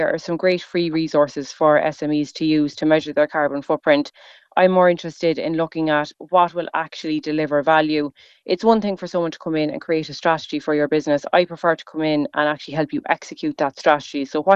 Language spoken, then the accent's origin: English; Ballinskellig, County Kerry, Ireland; I'm from Ballinskellig in South Kerry